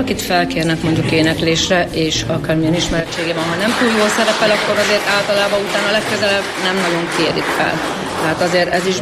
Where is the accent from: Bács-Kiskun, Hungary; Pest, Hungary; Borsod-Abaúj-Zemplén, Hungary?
Borsod-Abaúj-Zemplén, Hungary; Miskolc; Amúgy miskolci vagyok, tehát én az egyetlen tag vagyok, aki miskolci.